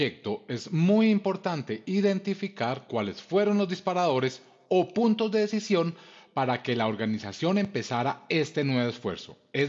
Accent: Colombia; Ya aquí en Colombia, aquí en mi país, nos están obligando

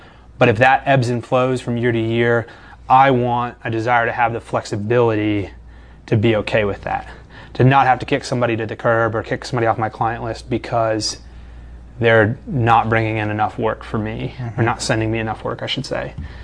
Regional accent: Virginia, United States; now in Clemson, United States; I grew up in Virginia. I came to Clemson just to do something different. Spent my whole life in one town, and now hopefully the rest of it in this town.

